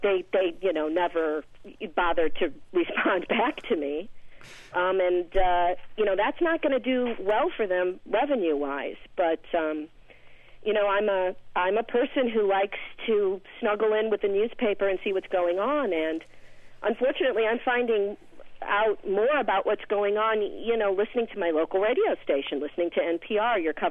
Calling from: Chicago, Illinois, United States; I'm calling from Chicago.

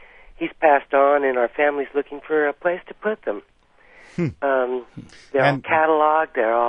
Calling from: Salt Lake City, Utah, United States; I'm from Salt Lake, and my grandfather was from Arizona

